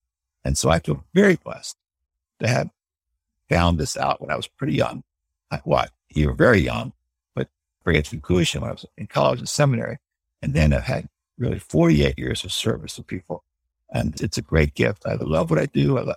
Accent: Bethesda, Maryland, United States; I grew up in Bethesda. A lot of country clubs around there.

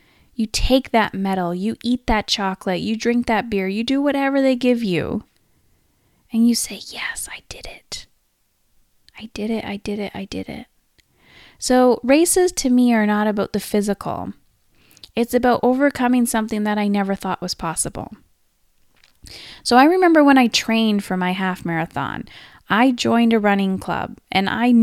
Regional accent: Canada; not miles, kilometers, because I'm Canadian, kilometers

